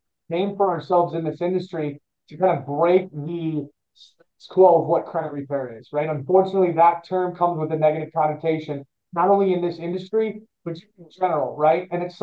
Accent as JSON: {"language": "English", "town": "Cedar Rapids", "region": "Iowa", "country": "United States", "tie": "born or raised there", "said": "But myself, I live in Cedar Rapids, Iowa. I'm a Midwesterner, born and raised in this area."}